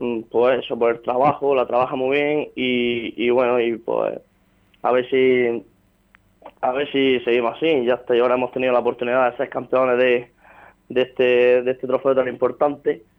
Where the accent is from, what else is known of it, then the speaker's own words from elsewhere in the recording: Andalusia, Spain; Pues bueno, yo empecé aquí de chiquitito en mi pueblo, en el Huerca, y ya en infantil se fijó